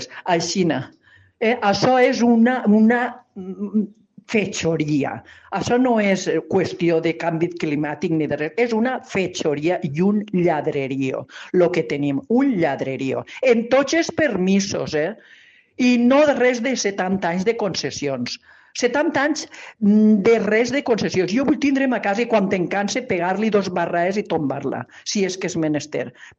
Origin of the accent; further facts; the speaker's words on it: Dénia, Valencian Community, Spain; soc una ciudadana de Denia que estic afectadíssima